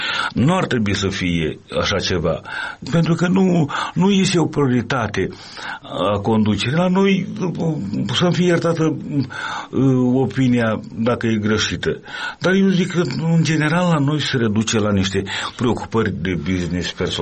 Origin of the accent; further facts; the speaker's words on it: Moldova; Să ajungi la Bălți, din satul meu, este cam o culme a disperării.